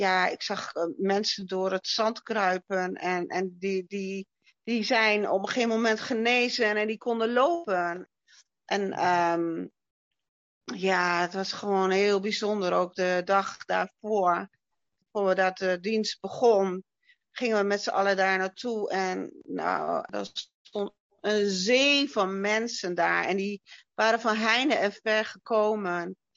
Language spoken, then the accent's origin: Dutch; Overijssel, Netherlands; Ik kom uit Twente. Ik ben bijna 53 jaar. En ik ben getrouwd